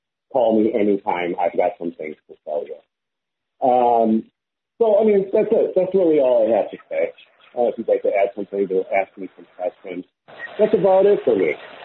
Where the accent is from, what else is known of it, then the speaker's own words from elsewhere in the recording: Wisconsin, United States; I grew up here in Wisconsin, a lot of military here where I grew up.